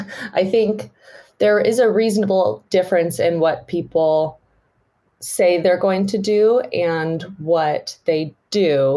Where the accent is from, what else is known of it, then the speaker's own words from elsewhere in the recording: United States; now in United Kingdom; I'm obviously an American living in the UK, though.